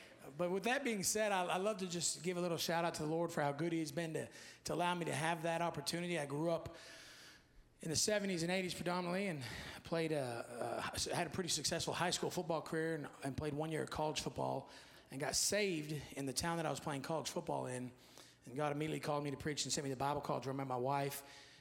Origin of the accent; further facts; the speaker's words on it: St. Augustine, Florida, United States; born there; In 1975, I was born in St. Augustine, Florida, because my father was teaching at a deaf school there